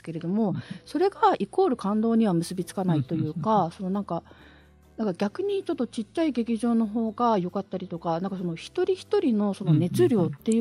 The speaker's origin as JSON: {"language": "Japanese", "region": "Kyushu", "country": "Japan", "said": "私九州出身なんですけれども"}